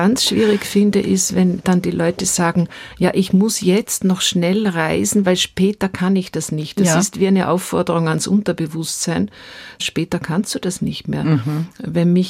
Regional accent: Paris, Île-de-France, France; habe alle diese Lieder gesungen aus meiner Jugend in Paris

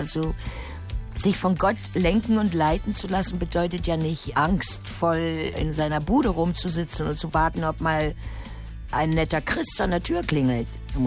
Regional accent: Germany; Ich komme aus dem Land, wo die Mauer gefallen ist.

